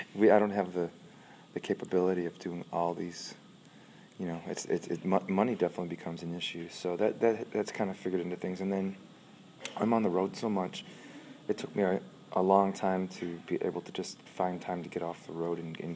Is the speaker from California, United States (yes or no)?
no; Buffalo, New York, United States; So I grew up nowhere near New York City. I really grew up, outside of Buffalo. And you know, you could literally see Canada from my hometown.